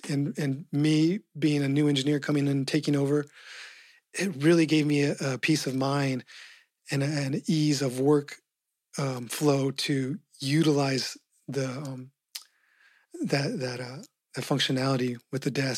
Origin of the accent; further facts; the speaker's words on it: Colorado, United States; it'd probably be Red Rocks, because growing up in Colorado, spent a lot of time.